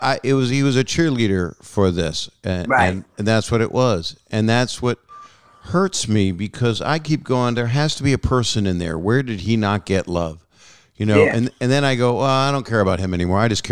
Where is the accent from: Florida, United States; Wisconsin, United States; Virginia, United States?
Virginia, United States; Norfolk; also born or lived in Philadelphia; And I was in Philly and then went to Norfolk